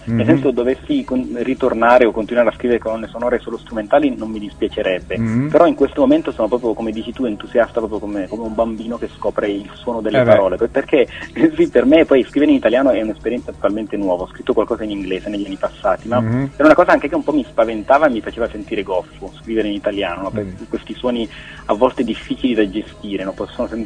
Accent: Basilicata, Italy; So già che ci sarà un breve tour in Basilicata, che è la mia terra d'origine

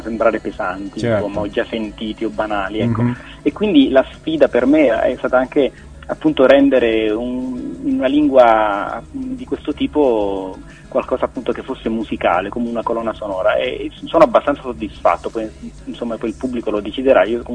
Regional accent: Basilicata, Italy; So già che ci sarà un breve tour in Basilicata, che è la mia terra d'origine

